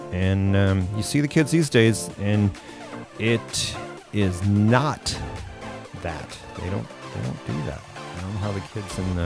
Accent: Lubbock, Texas, United States; But I grew up in Lubbock and Dallas was just a little more than a click away.

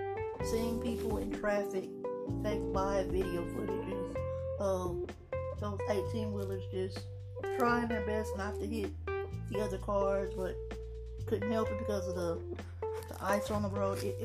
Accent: Texas, United States; And I'm not saying that as a Texan, but just as a person, period.

